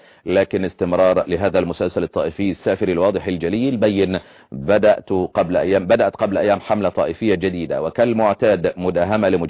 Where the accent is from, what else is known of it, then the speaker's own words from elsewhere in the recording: Palestine; ونحن كفلسطينيين عشنا تلك الأحداث ومررنا بقضية تعد من أكبر القضايا